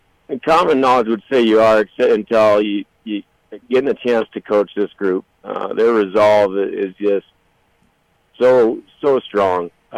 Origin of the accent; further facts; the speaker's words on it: Casper, Wyoming, United States; You know, growing up in Casper and playing at NC, people think that's an advantage